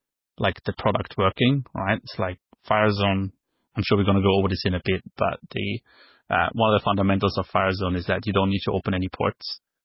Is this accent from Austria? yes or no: yes; Vienna, Austria; English is a second language; So I grew up in Austria, actually, and studied computer science in Vienna.